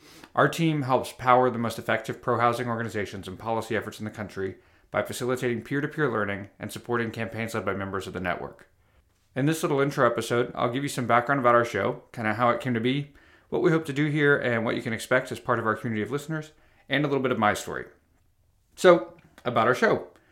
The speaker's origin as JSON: {"language": "English", "town": "New Braunfels", "region": "Texas", "country": "United States", "tie": "born or raised there", "lives_now": "Austin, United States", "said": "I'm also a seventh-generation Texan. I was born in Houston, grew up in New Braunfels, and still live here in Texas despite it all, but these days I call Austin my home."}